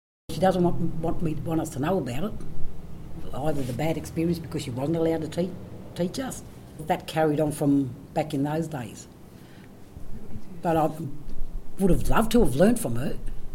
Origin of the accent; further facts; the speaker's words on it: Walgett, New South Wales, Australia; I'm from Walgett, born and bred in Walgett. I went to school in Walgett, lived on Nemai Reserve, and then I moved to town with my nan.